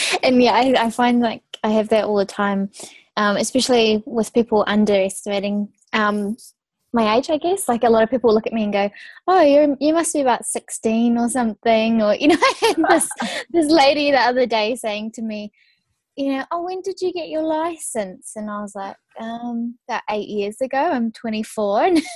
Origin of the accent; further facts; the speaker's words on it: New Zealand; also born or lived in Australia; And then I moved to Australia for 4 years because I'm from New Zealand